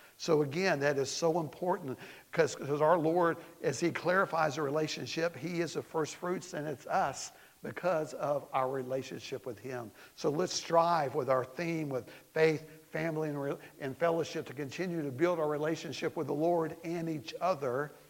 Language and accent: English; Tennessee, United States; I'm just going to do that because I'm from Tennessee.